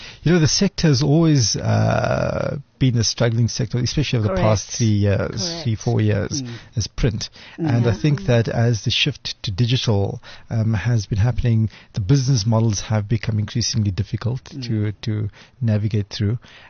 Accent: Cape Town, Western Cape, South Africa; born or raised there

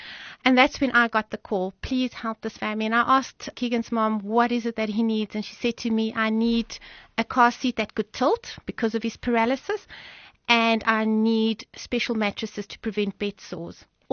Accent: South Africa; So we are originally from the Vaal. We've got a Portuguese restaurant there, and I thought, what can we do to help?

